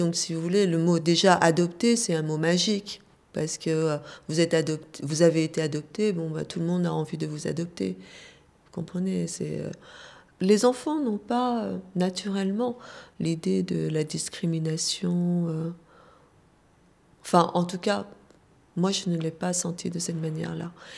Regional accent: France; Oui, je suis française. Mais d'origine coréenne.

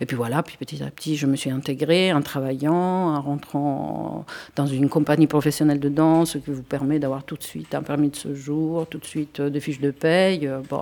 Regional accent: Italy; moved away as an adult; Et puis moi, je dis, je suis italienne

